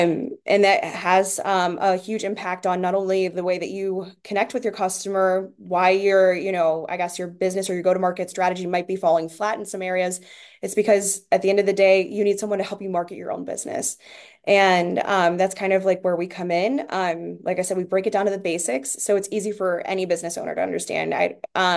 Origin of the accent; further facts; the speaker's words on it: Youngstown, Ohio, United States; born or raised there